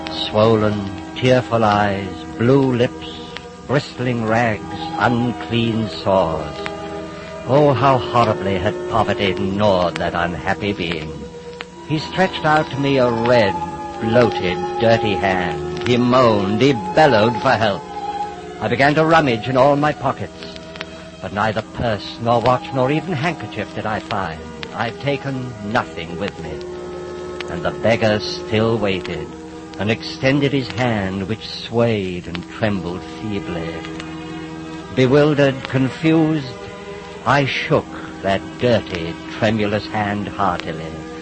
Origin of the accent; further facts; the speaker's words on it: Dulwich, London, United Kingdom; born there; No, I'm not. I was born at Dulwich in England.